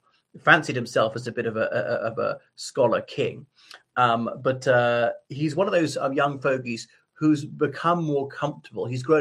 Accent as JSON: {"language": "English", "country": "Ireland", "said": "from Ireland."}